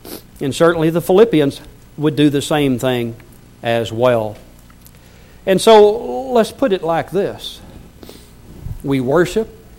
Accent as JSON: {"language": "English", "town": "Blytheville", "region": "Arkansas", "country": "United States", "tie": "born or raised there", "said": "I grew up in Blytheville, Arkansas. I worked in a jewelry store when I was in high school"}